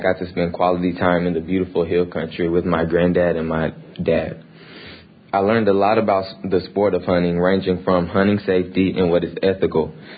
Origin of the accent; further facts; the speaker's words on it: Cypress, Texas, United States; I'm from Cypress, Texas.